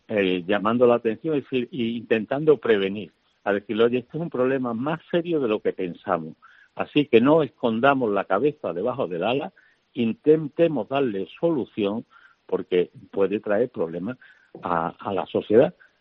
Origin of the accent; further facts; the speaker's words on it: Andalusia, Spain; los andaluces llevamos desde pequeño viviendo esto, y cuando yo veo el Nazareno de mi pueblo, ya estoy viendo a mi padre, mi abuela, mi vida, todo.